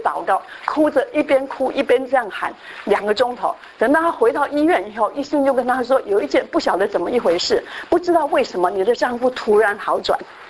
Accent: Tainan, Taiwan; 就是我就记得以前我小时候，我是台南的人哈，台南市

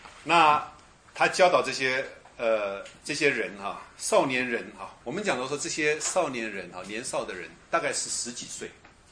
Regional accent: Indonesia; moved away; 像我从印尼来的时候，可是我到回国念书，所以我的心还心系祖国，对不对？可是我的弟弟妹妹们他们在印尼啊。

